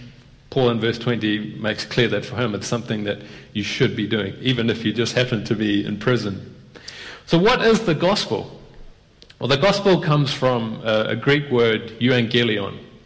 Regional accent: New Zealand; I'm from New Zealand.

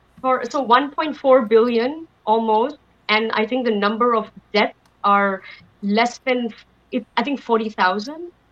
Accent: India; English is a second language; to me as an Indian, it's laughable

